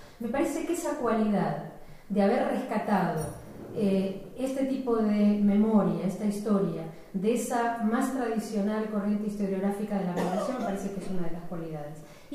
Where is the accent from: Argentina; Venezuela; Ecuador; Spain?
Argentina; Villa Devoto, Buenos Aires; Como niña, nací en Villa Lynch en los años 60 y recuerdo, viví además hasta los 9 años, después mi familia decidió mudarse siguiendo la estela de muchos otros judíos textiles a Villa Devoto